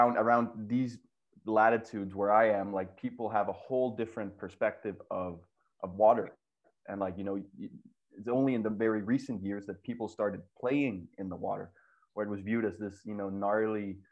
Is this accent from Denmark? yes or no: yes; Denmark; growing up in Denmark, we were kind of an underdog nation.